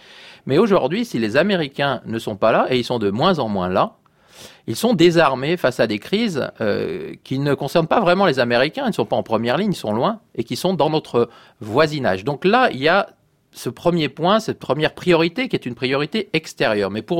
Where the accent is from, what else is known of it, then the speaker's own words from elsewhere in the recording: France; C'est parce que nous sommes Français que nous sommes citoyens de l'Union européenne.